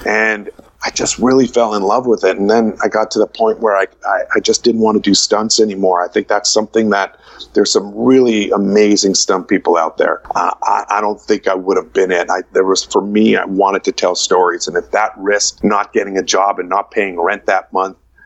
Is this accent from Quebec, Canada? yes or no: no; Winnipeg, Manitoba, Canada; Because I was from Winnipeg, I made that decision to go to Vancouver.